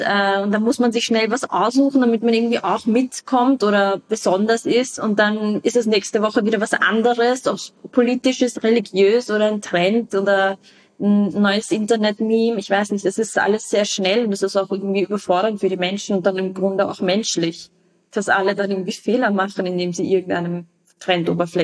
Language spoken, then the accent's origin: German; Vienna, Austria; in einem Bezirk, wo ich aufgewachsen bin, in Wien, das ist ein Randbezirk